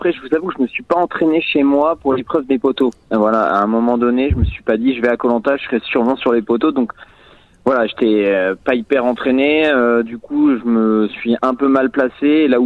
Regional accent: Brittany, France; comme je suis breton d'origine, je m'étais dit que la pluie, ça me dérangerait pas

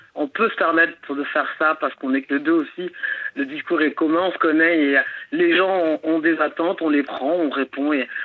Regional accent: Central African Republic; first language Sango; l'anglais et le sango, qui est ma langue maternelle, qui est la langue du Centrafrique.

